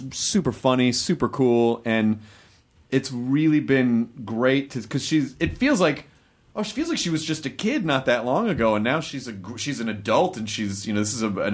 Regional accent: Memphis, Tennessee, United States; Well, I grew up in a lot of places, but primarily Memphis, Tennessee. But my family moved a lot.

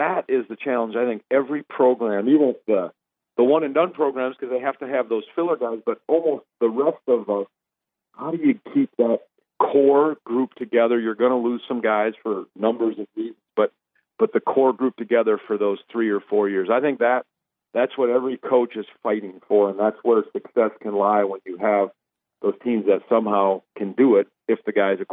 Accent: Stevens Point, Wisconsin, United States; also born or lived in Green Bay; But then once I moved from Stevens Point to Wisconsin, to Green Bay, where my dad took that job, and then I just played high school. Then I just stuck to basketball. So, you know, as a youth, you do all that stuff. I never got into hunting as a Wisconsin boy.

